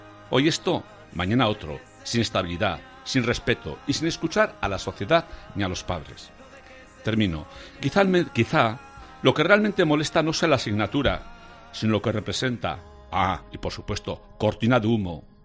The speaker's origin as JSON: {"language": "Spanish", "town": "Cáseda", "region": "Navarre", "country": "Spain", "tie": "born or raised there", "said": "mi pueblo de Cáseda, el único pueblo que tiene la patrona a Santa Águeda."}